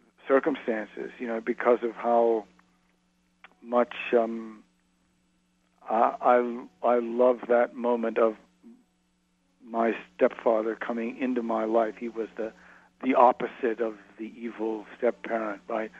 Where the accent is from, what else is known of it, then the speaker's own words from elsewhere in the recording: New England, United States; I'm a New Englander, and I think that the influence that Hawthorne and Melville had on me as a kid growing up in New England